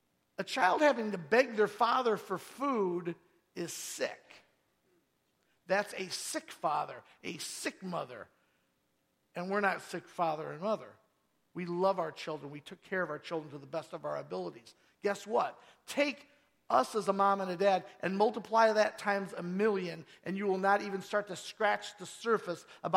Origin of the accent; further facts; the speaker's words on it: Rock Falls, Illinois, United States; I'm from south of here, folks. I'm from Rock Falls.